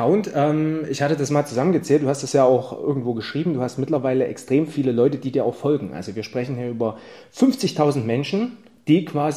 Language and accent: German; Saxony, Germany; Ich komme selbst aus dem Erzgebirge, das heißt, ich habe auch so einen kleinen Hang zum Dialekt. Ich kriege es aber nicht mehr so auf die Platte, weil sich das bei mir auch so ein bisschen durchmischt hat.